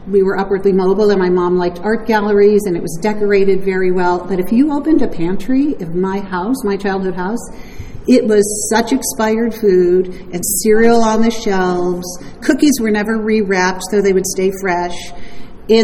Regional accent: Detroit, Michigan, United States; born there; I was born in Detroit. I have an older and younger brother.

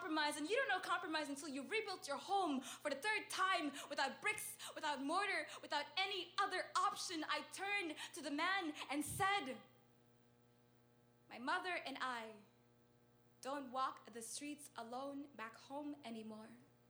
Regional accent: Sudan; I'm like, "Yeah, I'm from Sudan. Why?"

